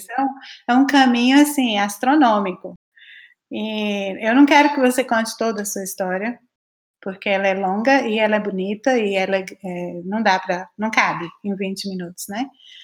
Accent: Pernambuco, Brazil; Quando eu era criança, eu morava em Pernambuco

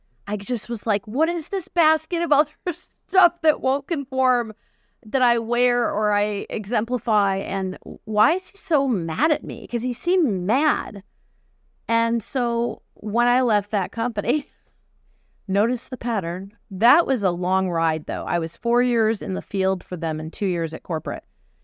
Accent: Milwaukee, Wisconsin, United States; moved away as an adult; also born or lived in California; I grew up in Wisconsin, Milwaukee, Wisconsin, and it was a Fortune company that moved me to California.

